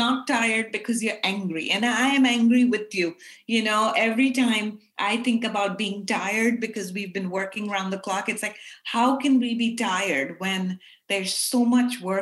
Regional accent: Pakistan; As South Asian women, I grew up in Pakistan.

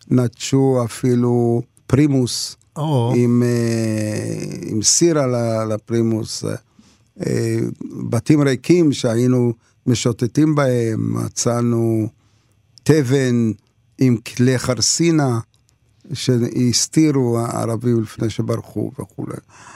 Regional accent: Lod, Central District, Israel; אני גדלתי בלוד שאין בה ערבים, בכלל

